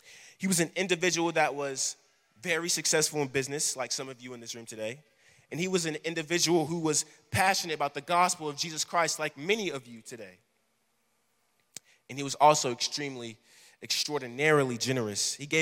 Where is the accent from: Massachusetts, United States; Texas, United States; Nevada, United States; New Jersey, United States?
Texas, United States; Fort Worth; also born or lived in Arlington, Texas; I was born in Arlington, Texas. I commuted to go to school in Arlington, Texas. I was raised in Fort Worth.